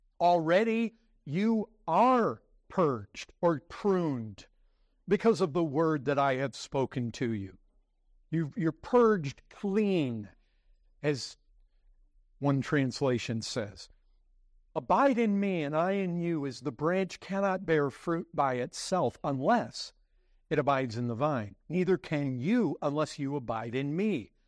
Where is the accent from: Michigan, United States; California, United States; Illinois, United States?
Michigan, United States; I grew up in Southwest Michigan. Since we were so close to Lake Michigan